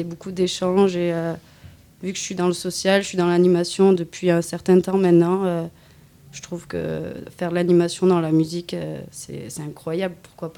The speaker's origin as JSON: {"language": "French", "town": "Pau", "region": "Nouvelle-Aquitaine", "country": "France", "said": "Je suis paloise. Du coup, je viens de Pau. J'ai 27 ans. 28 ans demain, du coup."}